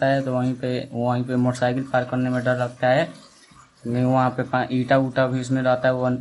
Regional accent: Maldaha, Bihar, India; हम मलदाहा गांव के निवासी हैं।

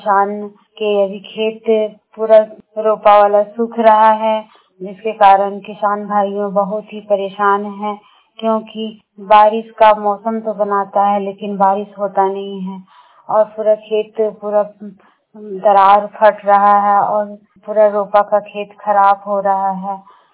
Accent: Badka, Jharkhand, India; बड़का गाँव के रहने वाली हूँ।

